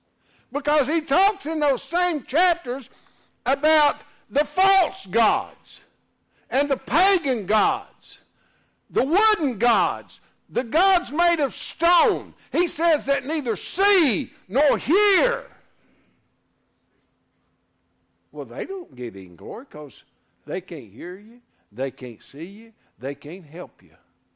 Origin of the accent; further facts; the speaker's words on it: Erwin, Tennessee, United States; I mean, I grew up in Irwin.